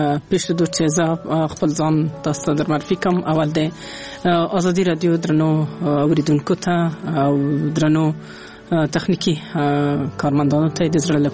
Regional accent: Kabul, Afghanistan; زه د کابل نه نه یم وتلی او ټول ژوند مې په کابل کې پیل کړی دی.

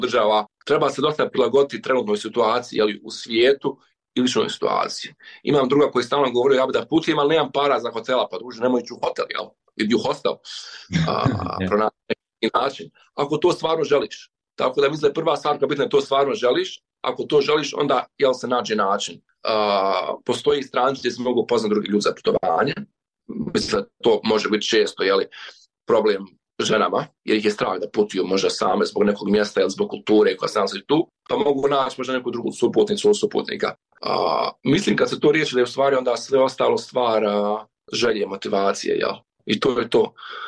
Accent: Bosnia & Herzegovina; ja sam iz Bosne i Hercegovine

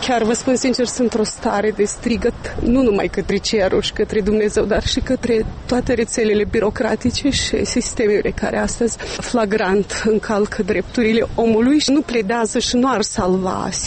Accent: Moldova; eu am fost una dintre moldovenii care s-au întors. De acum am 5 ani de când sunt venită din Europa

